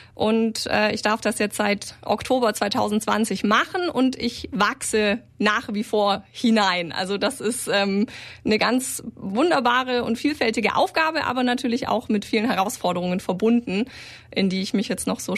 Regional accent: Ulm, Baden-Württemberg, Germany; Also ich bin gebürtige Ulmerin, also so ein richtiges Ulmer Gewächs, habe hier Abitur gemacht

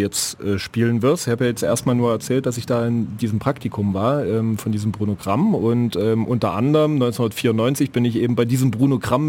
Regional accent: Dessau, Saxony-Anhalt, Germany; born there; now in Ulm, Germany; Ich bin gebürtiger Dessauer, in Dessau geboren, seit 1989 etwas weiter westlich, südwestlich und seit 96 dann in Ulm.

